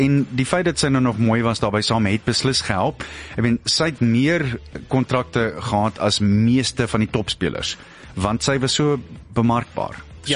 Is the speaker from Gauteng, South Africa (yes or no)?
yes; Springs, Gauteng, South Africa; ek kom al van Springs af